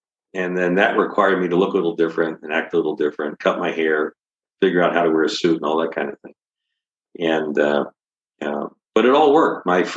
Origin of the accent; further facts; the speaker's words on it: Philadelphia, Pennsylvania, United States; So I was born in South Philadelphia, spent time in West Philadelphia, and ended up in the near Northeast Philadelphia, but always in the city.